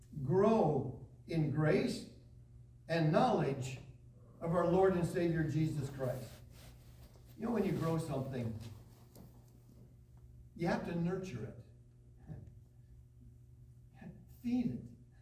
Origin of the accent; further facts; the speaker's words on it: Muskegon, Michigan, United States; When I grew up back in Muskegon, Michigan, at a kitchen table that had a kitchen window right there looked out into a grassy area of our yard.